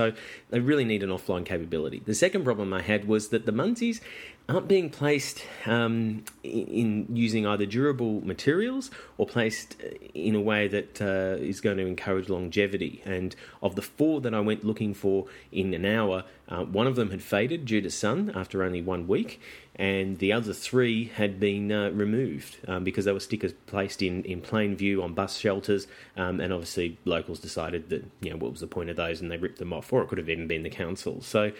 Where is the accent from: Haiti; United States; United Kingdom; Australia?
Australia; New South Wales; so I'm limiting the task to New South Wales, my home state.